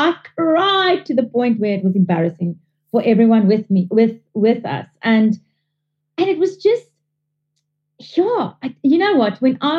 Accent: South Africa; born there; I'm Italian. I'm South African born, but my father is fully Italian.

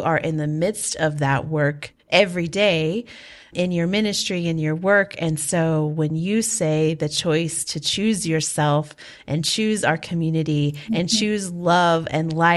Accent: Appalachia, United States; because I come from Appalachia and I was raised by coal miner's daughter, literally.

